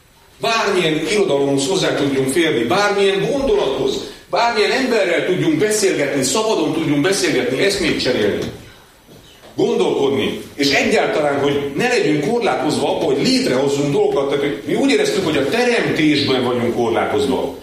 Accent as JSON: {"language": "Hungarian", "region": "Transylvania", "country": "Romania", "tie": "born or raised there", "moved": "yes", "said": "diktatúrában nevelkedtem Erdélyben, Romániában, az egy kemény diktatúra volt."}